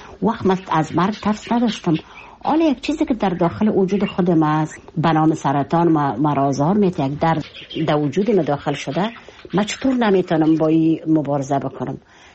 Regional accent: Kabul, Afghanistan

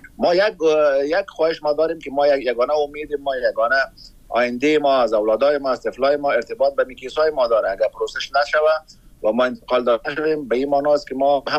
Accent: Afghanistan; now in Pakistan; ما خودم 2.5 سال میشه که ما از افغانستان آمدیم به پاکستان هستم

